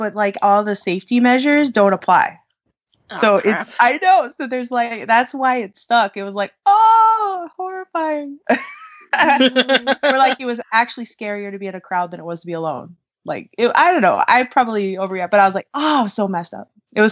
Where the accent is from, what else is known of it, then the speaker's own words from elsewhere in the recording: West Coast, United States; I grew up on the West Coast, so, you know, I grew up going to San Diego like all the time